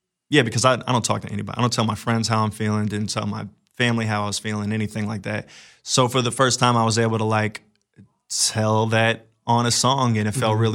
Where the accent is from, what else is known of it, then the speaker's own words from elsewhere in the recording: Anna, Illinois, United States; also born or lived in St. Louis, Missouri; So I was born in St. Louis, Missouri, but at a very young age, my parents moved me to very small towns outside of it, Missouri and Illinois. And so I spent a lot of time in growing up in a town called Anna, Illinois.